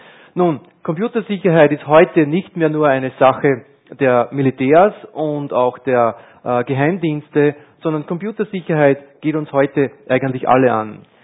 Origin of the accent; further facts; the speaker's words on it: Upper Austria, Austria; Ich bin gebürtiger Oberösterreicher, im Bezirk Christkirchen in Feuerbach in die Schule gegangen, auch in die Grundschule gegangen